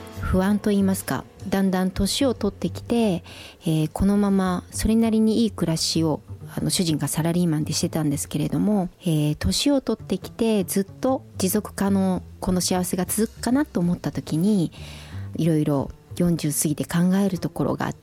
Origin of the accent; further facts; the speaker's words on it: Ehime, Japan; born there; moved away as an adult; also born or lived in Osaka; now in Nabari, Japan; 私は愛媛県に生まれて大阪で結婚して長く専業主婦をやっておりました。